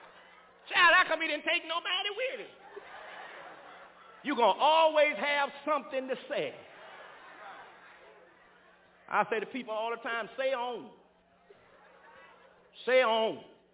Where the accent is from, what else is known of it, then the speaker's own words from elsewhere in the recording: Arkansas, United States; I'm from Arkansas.